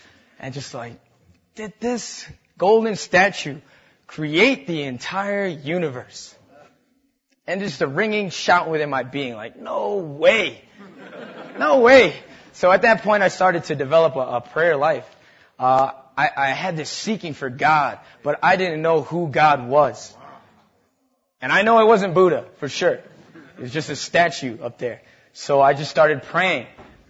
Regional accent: New Britain, Connecticut, United States; Hey, man, you can laugh. … I was born and raised in New Britain, Connecticut.

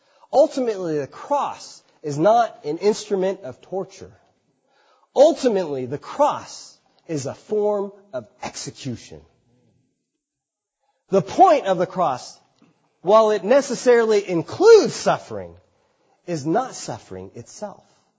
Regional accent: United States; born there; I'm Chinese. But I was born in America. I hardly speak Chinese.

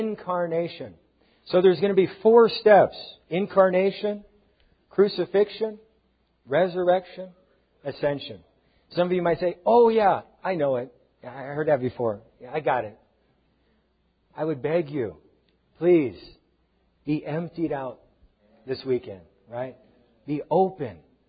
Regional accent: Riverside, California, United States; Me too. I'm from Riverside. All the smog, it ends up right in Riverside. Yeah. We get all the smog. Sometimes we can't even see the mountains in our backyard because the smog is so thick.

